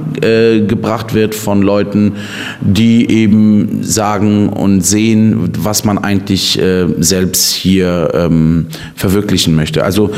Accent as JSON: {"language": "German", "town": "Böklund", "region": "Schleswig-Holstein", "country": "Germany", "tie": "born or raised there", "moved": "as an adult", "said": "Ich bin hier vor circa 10 Jahren zugezogen, komme eigentlich aus dem Schleswig-Holstein und bin eigentlich aus dem Dorf. Ich bin aus Böcklund, da wo die Würstchen herkommen. Ich habe dort so meine Kindheit verbracht"}